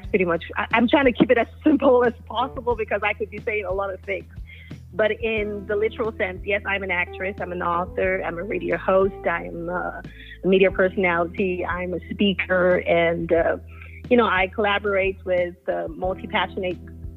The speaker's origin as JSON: {"language": "English", "country": "Nigeria", "said": "I'm a Nigerian actress"}